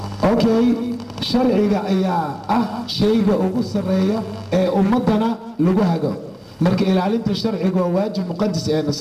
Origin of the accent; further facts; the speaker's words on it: Mogadishu, Banaadir, Somalia; also born or lived in Mareerey; waxbarashada dugsi dhexe, dugsi hoose, dugsi sare waxaa ku dhammaystay Xamar ama magaalada Muqdisho.